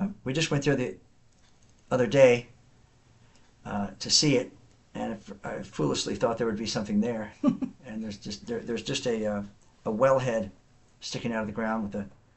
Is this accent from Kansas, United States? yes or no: yes; Larned, Kansas, United States; born there; But no, I don't know why I was born in Larned, but I was.